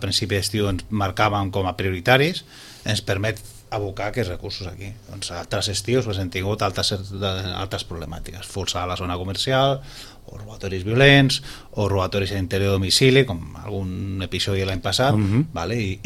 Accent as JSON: {"language": "Catalan", "town": "Sitges", "region": "Catalonia", "country": "Spain", "tie": "born or raised there", "said": "els que som de Sitges de tota la vida"}